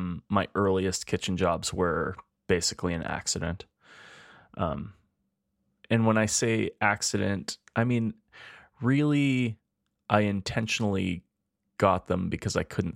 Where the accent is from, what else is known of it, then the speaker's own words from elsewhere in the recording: Edmonton, Alberta, Canada; We're two chefs from Edmonton, Alberta, Canada.